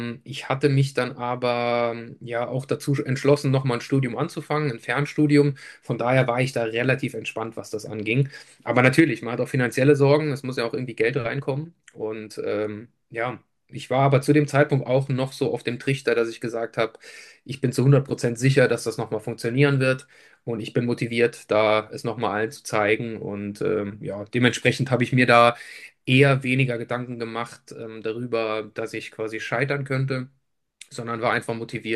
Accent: Saarland, Germany; Man verfolgt das natürlich als Saarländer grundsätzlich auch.

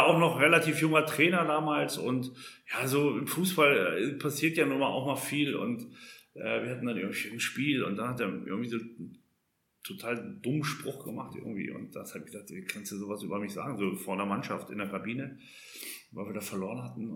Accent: Salzgitter, Lower Saxony, Germany; Dann bin ich zurück in meine Heimat gegangen, das Salzgitter. Und also da bin ich ja groß geworden.

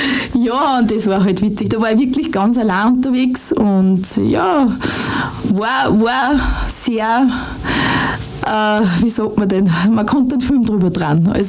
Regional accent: Upper Austria, Austria; accent: Mühlviertel dialect; Aber für mich hat das mühviertlerisch, also Mundart hat man immer schon taugt.

